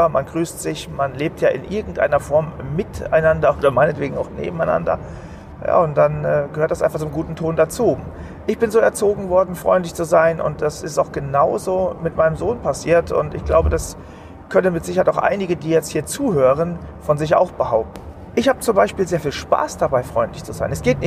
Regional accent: North Rhine-Westphalia, Germany; now in Cologne, Germany; Ich komme ja nun nicht aus Köln ursprünglich, sondern vom Land, also ungefähr 80 Kilometer weit weg von Köln, lebe aber schon einige Zeit

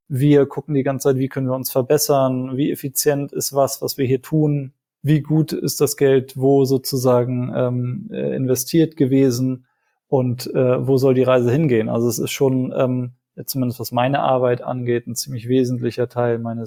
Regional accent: Sri Lanka; now in Germany; ich bin ja selber in Sri Lanka zur Schule gegangen

